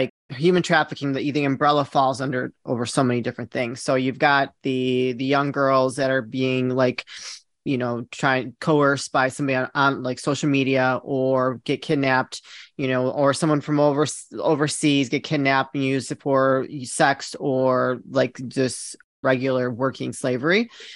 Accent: Illinois, United States; So I'm from the Chicagoland area. So I'm a total Midwest girl, born in the suburbs, moved to Michigan for a brief period. Then we moved back.

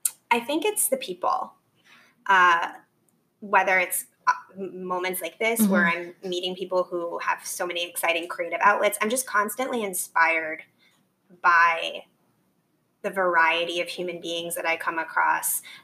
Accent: Massachusetts, United States; born there; now in New York, United States; So I've been in New York for about 4 years, and I was born outside of Boston.

